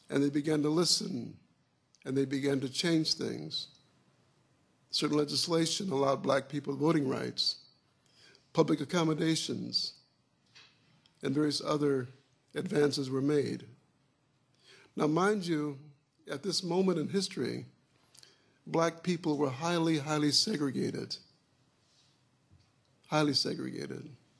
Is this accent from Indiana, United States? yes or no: yes; South Bend, Indiana, United States; South Bend, my hometown, there were riots there.